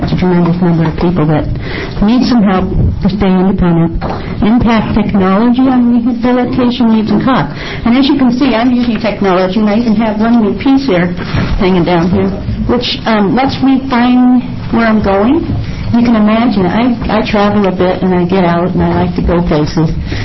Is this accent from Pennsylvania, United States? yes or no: no; Silverton, Oregon, United States; And then myself, American Council of the Blind, and I'm from Silverton.